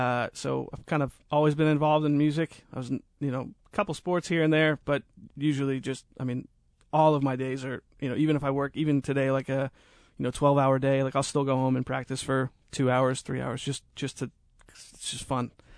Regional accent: New Jersey, United States; I think, I mean, obviously, like, I'm from New Jersey.

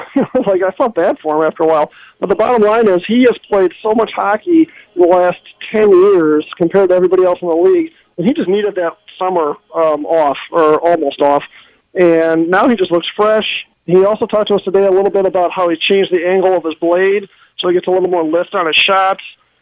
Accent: Chicago, Illinois, United States; but I'm 45, and growing up in Chicago, I always wished that we just never got to see hockey games on TV

